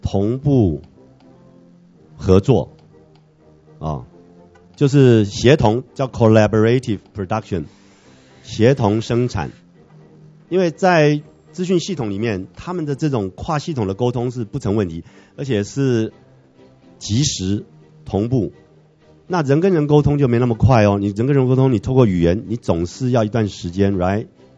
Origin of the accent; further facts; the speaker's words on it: Taiwan; 这个研讨会上面我们台湾人很厉害了哈